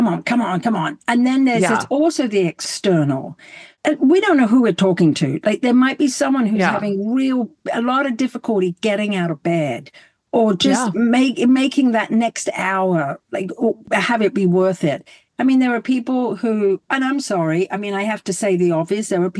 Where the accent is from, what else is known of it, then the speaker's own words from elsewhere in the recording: England, United Kingdom; Whatever. I'm English. Come on. Give me a break.